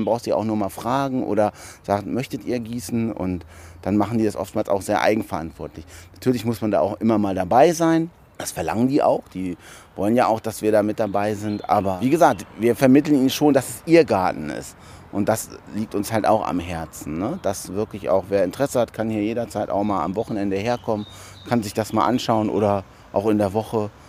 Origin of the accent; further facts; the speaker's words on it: Hanover, Lower Saxony, Germany; ich bin hier in Hannover aufgewachsen in der Stadt und hatte halt auch nicht so immer den Zugang zum grünen, zu grünen Flächen